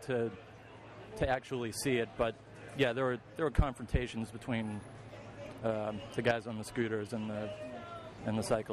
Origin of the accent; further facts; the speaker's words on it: Boston, Massachusetts, United States; Yeah. I'm actually not from the area. I just kind of followed the pack. I'm from Boston.